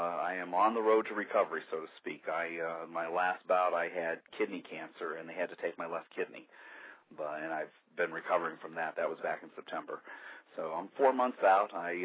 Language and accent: English; Caribou, Maine, United States; now in Candia, United States; I started writing at an early age, and I grew up in Caribou, Maine, originally. So I am a definite New Englander, now living here in Candy, New Hampshire, which is just a little ways outside of Manchester.